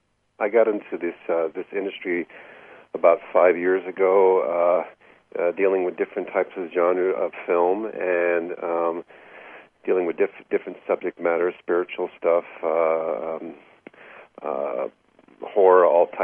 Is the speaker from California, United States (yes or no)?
yes; California, United States; also born or lived in New York; I was born in Hollywood, California. Was raised predominantly as a child.